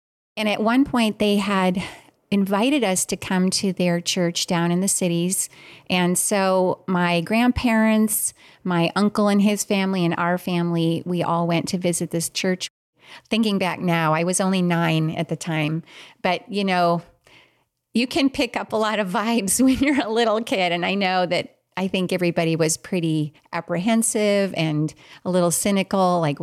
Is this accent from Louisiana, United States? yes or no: no; Minnesota, United States; I was born and raised early on in Minnesota. I was just kind of in an average family. We were in the Lutheran church, so church was definitely a part of my early years.